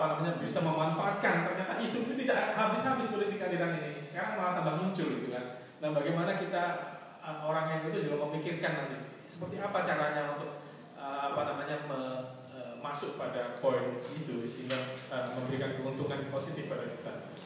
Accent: Pasuruan, East Java, Indonesia; Kalau saya melihat daerah saya sendiri, mungkin sedikit ada kesamaan dengan Madura. Warganya itu memang sangat patron karaya. Warga Pasuruan itu sangat patron karaya.

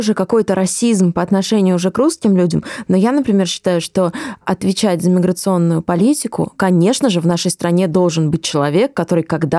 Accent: Krasnogorsk, Moscow Oblast, Russia; я из Красногорска.

